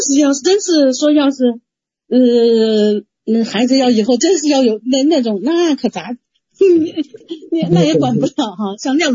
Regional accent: Hubei, China; 我是湖北的

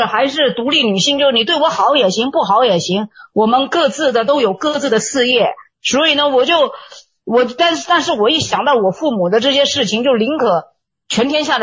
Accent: Guangdong, China; now in Beijing, China; 本来我老家在广东的话

